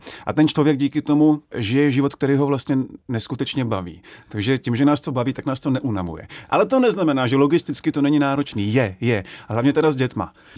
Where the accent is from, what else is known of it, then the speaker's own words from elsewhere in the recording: Lomnice nad Popelkou, Liberec Region, Czechia; also born or lived in Vrchlabí; Bydleli jsme u pole, kde jsme měli krásný výhled na Krkonoše, takže jsem v těch jako v tom podhůří vyrůstal od malička a miloval jsem to.